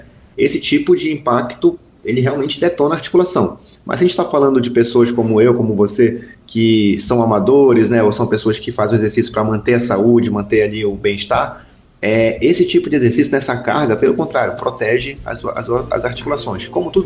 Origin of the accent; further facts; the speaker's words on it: Santarém, Pará, Brazil; sou aqui de Santarém, no Pará